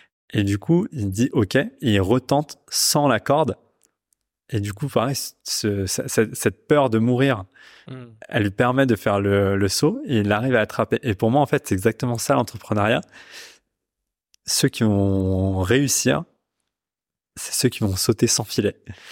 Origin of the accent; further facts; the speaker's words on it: Pakistan; je viens du Pakistan